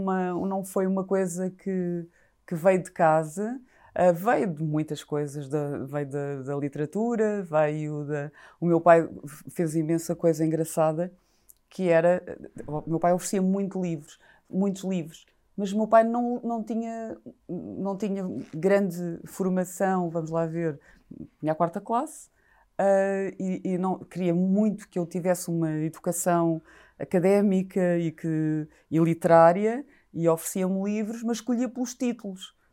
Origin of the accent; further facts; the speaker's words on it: Faro, Portugal; Nasci e cresci na Serra, no Algarve, a Serra do Caldeirão